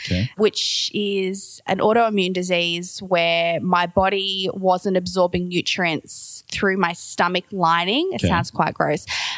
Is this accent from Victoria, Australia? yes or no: yes; Melbourne, Victoria, Australia; And I'm from Melbourne, Australia, so I grew up around Melbourne